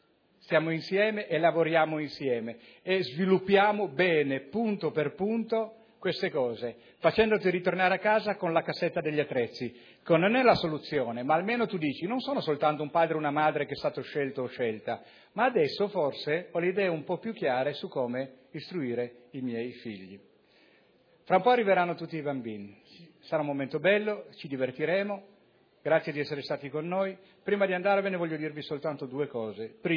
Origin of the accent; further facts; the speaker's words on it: Rome, Lazio, Italy; No, noi veniamo da Roma, siamo una decina di persone